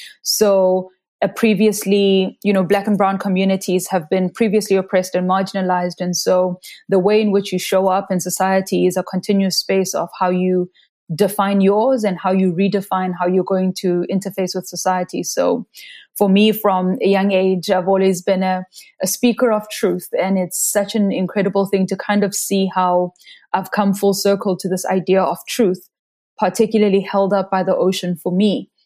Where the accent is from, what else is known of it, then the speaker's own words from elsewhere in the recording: Soweto, Gauteng, South Africa; So I'm originally from Soweto. Soweto is a landlocked area in Johannesburg. And it's actually wild. I didn't grow up anywhere near the ocean.